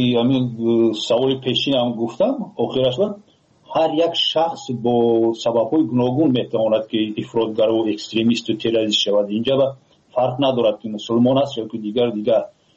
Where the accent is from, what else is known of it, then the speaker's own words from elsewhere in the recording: Tajikistan; فخر کنن تاجیکان که ما تاجیک هستیم